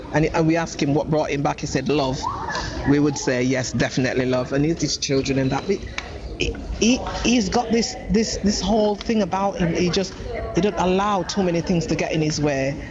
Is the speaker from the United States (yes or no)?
no; Montego Bay, Saint James Parish, Jamaica; he said he came from Montego Bay, and I'm from Montego Bay.